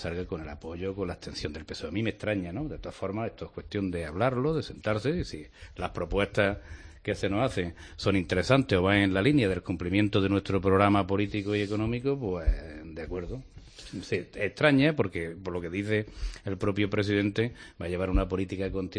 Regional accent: Andalusia, Spain; Si nos fastidia como andaluz el que con relativa cotidianidad se nos vea como los culpables de todo

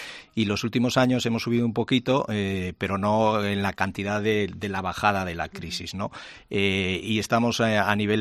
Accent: Galicia, Spain; El coste depende, como buen gallego decimos, depende, ¿no?

